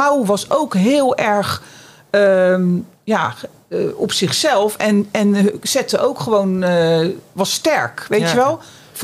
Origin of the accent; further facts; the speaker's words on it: Scheveningen, South Holland, Netherlands; En als ik dan vertelde dat ik uit Scheveningen kwam... nou, dat hoorden ze natuurlijk ook wel aan mijn stem.